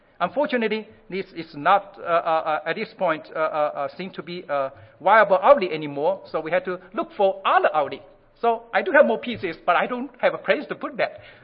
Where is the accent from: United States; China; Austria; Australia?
China; I'm from China, so I appreciate Chinese too.